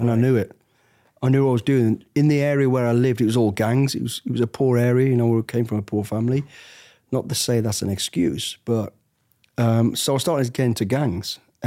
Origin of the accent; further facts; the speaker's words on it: Walsall, West Midlands, United Kingdom; born there; Right, so I was born in the West Midlands in a place called Walsall, into an absolute great family, actually.